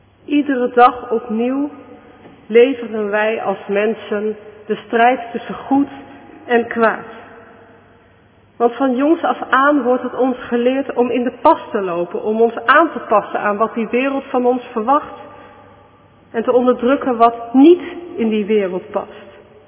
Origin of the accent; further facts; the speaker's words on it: Zutphen, Gelderland, Netherlands; Het is in Zutphen, waar ik vandaan kom, altijd in de zomer en in de lente aan de orde van de dag.